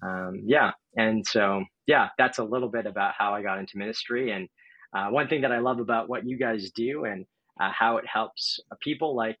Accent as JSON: {"language": "English", "town": "Richmond", "region": "British Columbia", "country": "Canada", "tie": "born or raised there", "also_born_or_lived": "California", "said": "We moved up here from California. That's originally where I'm from. And I grew up here ever since I was like 6. So pretty much consider myself Canadian. I'm dual citizen."}